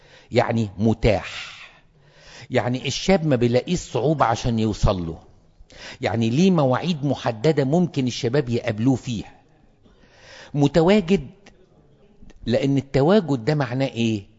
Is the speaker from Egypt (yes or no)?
yes; Egypt; ويمكن عندنا في مصر عشان في كنائس وفي كهنة كتير